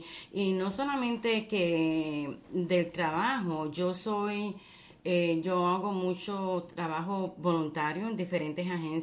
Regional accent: Puerto Rico; Porque en la casa nosotros hablamos español. Mi esposo es colombiano, yo soy puertorriqueña.

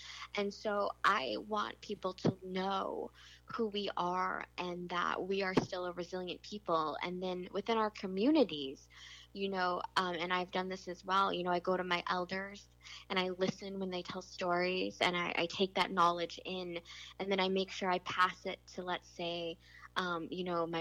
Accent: Michigan, United States; also born or lived in Wisconsin; now in Hudson, United States; I'm originally from the Midwest. I spent most of my life in Michigan, lived a little bit of time in Wisconsin before moving here.

